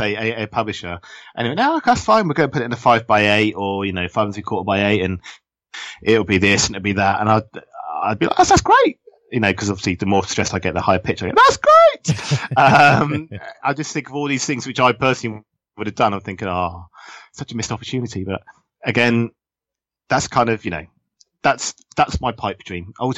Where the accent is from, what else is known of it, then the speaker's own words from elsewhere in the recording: United Kingdom; being a British bizarro author is, I say, there's not many of us over here.